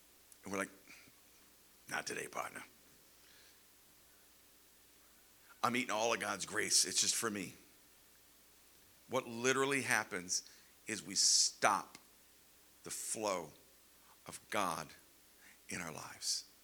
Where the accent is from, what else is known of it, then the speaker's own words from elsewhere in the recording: United States; And you're like, screw that, I'm an American.